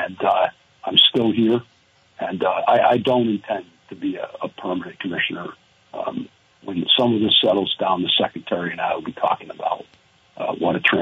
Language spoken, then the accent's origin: English; Arlington, United States; working on a small economic development project in my hometown of Arlington.